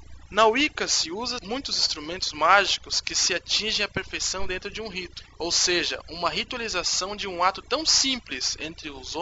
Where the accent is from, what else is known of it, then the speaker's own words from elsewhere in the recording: Curitiba, Paraná, Brazil; Sou de Curitiba e estudo cultura celta.